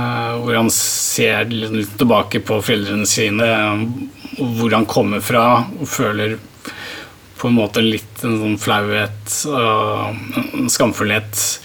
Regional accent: Oslo, Norway; Jeg er født og oppvokst i Oslo, på Lilleaker, som da er vest i Oslo, men som er et sted med arbeiderklassebakgrunn fra gammelt av, med alle fabrikkene som var langs Lysakerelva.

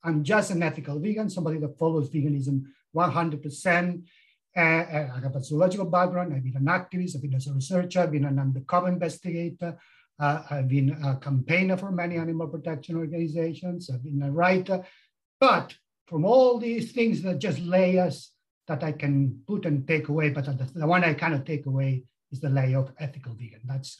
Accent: Catalonia, Spain; now in United Kingdom; I'm originally from Catalonia, which is in the Iberian Peninsula. I'm a Catalan from origin, but I live in the UK. I've been in the UK for 30 years or more now. So I'm a British citizen with Catalan origin.

